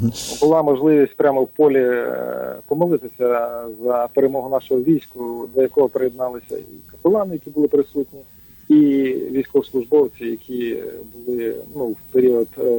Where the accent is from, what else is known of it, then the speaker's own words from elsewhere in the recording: Lubny, Poltava Oblast, Ukraine; А я сам з Лубен. Зустрів там хлопчика з Лубен. Так що поговорили трошки про наше містечко.